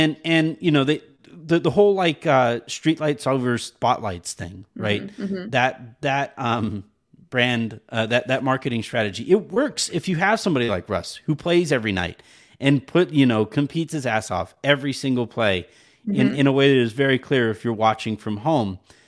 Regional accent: El Paso, Texas, United States; And I grew up in El Paso, so like I have seen the Mexican Divos like my entire life.

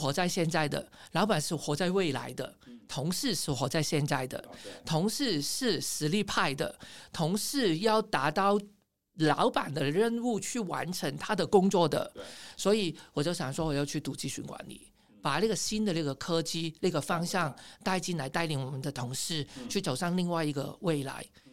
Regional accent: Hong Kong; 我是香港人哦，我错五个字是很正常的

